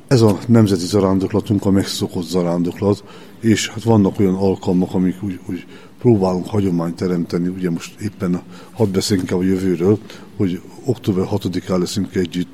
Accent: Szekszárd, Tolna, Hungary; mert szekszárdi vagyok

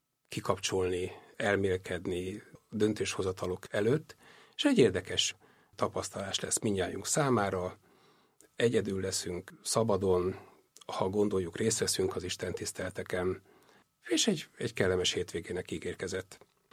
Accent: Budapest, Hungary; born there; Dél-budai egyszemgyerekként születtem egy polgári családban.

